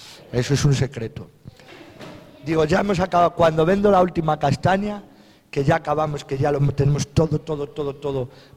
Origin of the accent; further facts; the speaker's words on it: Salamanca, Castile and León, Spain; ¿Por qué se da en mi tierra y no se da en otra tierra? ¿Por qué se da en Salamanca la castaña y a lo mejor en, no sé decirte, en Cádiz no se da?